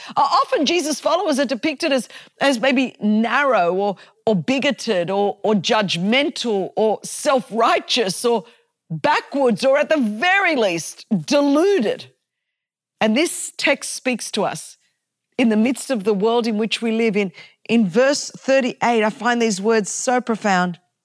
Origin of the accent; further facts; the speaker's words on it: Sydney, New South Wales, Australia; I grew up in Sydney, Australia, which is a very secular nation. There was never a real Christian subculture because, frankly, there just wasn't enough Christians to create one.